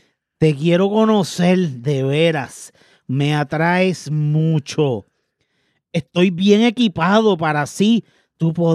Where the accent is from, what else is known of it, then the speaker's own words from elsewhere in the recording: Río Piedras, San Juan, Puerto Rico; also born or lived in New York; seré New Yorican, pero yo me crié en Río Piedras, May, en el área metro.